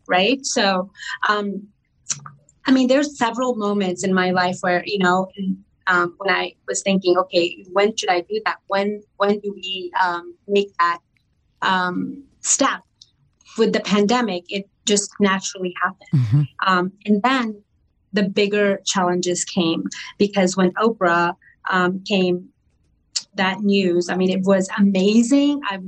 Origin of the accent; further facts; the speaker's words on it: India; I mean, I am Indian. I've been drinking tea since I was 2.